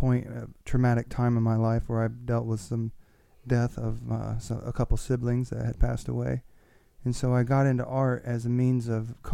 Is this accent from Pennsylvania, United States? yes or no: no; Illinois, United States; I'm an artist from Illinois.